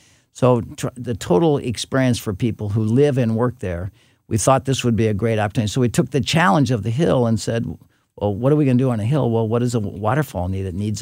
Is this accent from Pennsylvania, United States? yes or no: no; Ferguson, Missouri, United States; I was born and raised in Ferguson.